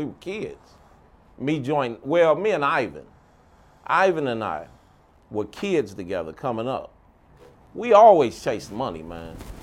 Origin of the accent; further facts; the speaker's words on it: Detroit, Michigan, United States; When I was introduced to them, the person who introduced us told them I was from Detroit.